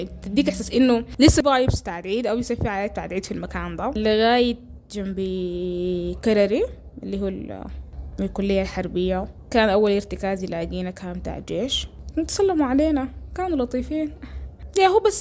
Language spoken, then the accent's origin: Arabic; Khartoum, Sudan; بعدين زلت ولدت وتربيت في الخرطوم، تفاصيل حياتي كلها مرتبطة بالخرطوم، إذا كانت درمان ولا بحري ولا خرطوم ذات المدينة اللي هناك.